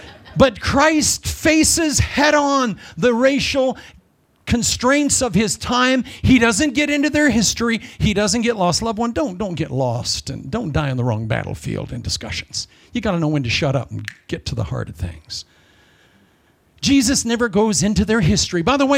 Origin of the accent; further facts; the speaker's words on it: Ankeny, Iowa, United States; I was raised in Ankeny, Iowa.